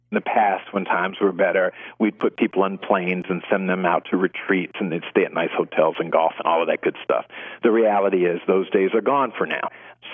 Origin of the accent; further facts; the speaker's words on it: Florida, United States; I grew up in South Florida, and there are large retirement villages.